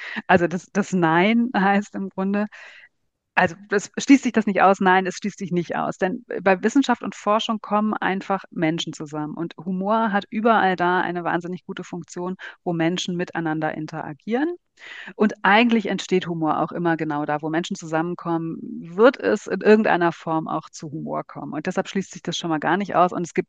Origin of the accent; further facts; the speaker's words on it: Rhineland, Germany; now in Berlin, Germany; Ich bin ja Rheinländerin im Exil in Berlin